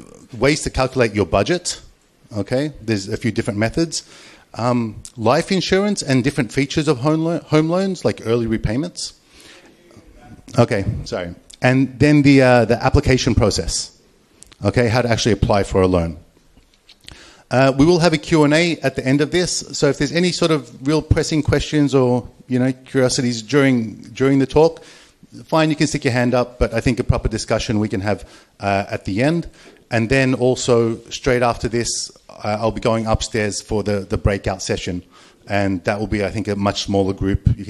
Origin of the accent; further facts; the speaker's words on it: Australia; now in Japan; just over 21 years here in Japan. I'm Australian with a Japanese wife, three little children, three under 10.